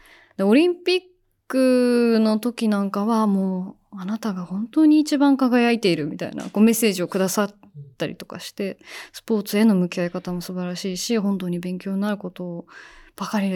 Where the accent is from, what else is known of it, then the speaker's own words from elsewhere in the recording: Nara, Japan; 私は奈良出身で、法隆寺は実家のすぐ近くなんです。